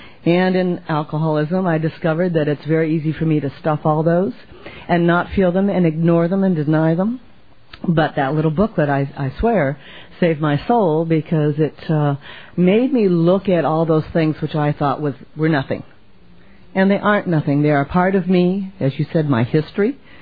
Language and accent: English; Los Angeles, California, United States; And my home group is the West L.A. Claire Mar Vista Family Center meeting, 7 o'clock on a Thursday evening. We're from Los Angeles.